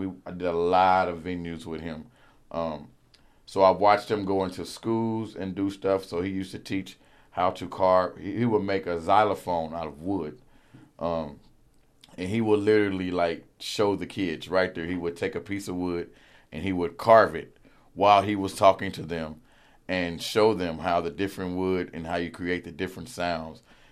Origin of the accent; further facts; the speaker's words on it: Kansas City, Missouri, United States; So when I moved up here originally from Kansas City … introduced me to Fred.